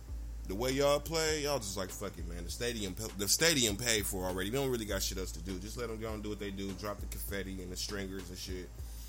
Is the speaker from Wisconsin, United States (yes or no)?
yes; Milwaukee, Wisconsin, United States; I hate to see my hometown team lose